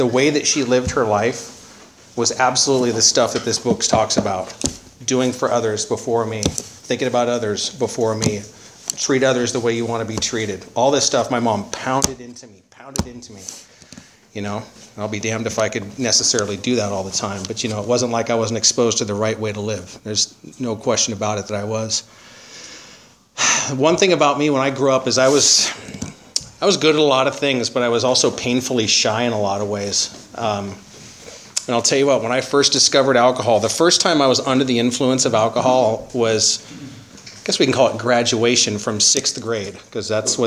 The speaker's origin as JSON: {"language": "English", "town": "Santa Barbara", "region": "California", "country": "United States", "tie": "born or raised there", "said": "I'm from Santa Barbara, California, born and raised."}